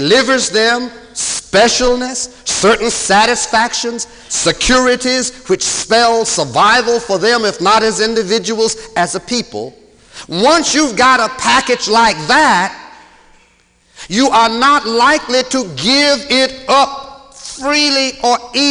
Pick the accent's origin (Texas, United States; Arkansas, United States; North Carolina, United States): North Carolina, United States; born there; I'm a southerner. I was born in North Carolina.